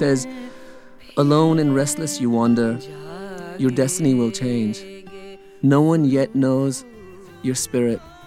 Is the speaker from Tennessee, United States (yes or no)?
no; Rockland County, New York, United States; I looked at my life growing up in Rockland County, New York, where I was in a garage band with Jewish kids, with Christian kids